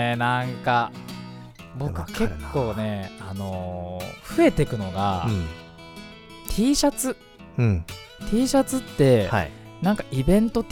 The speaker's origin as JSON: {"language": "Japanese", "town": "Fujisawa", "region": "Kanagawa", "country": "Japan", "said": "藤沢出身の俳優タレントとして活動する"}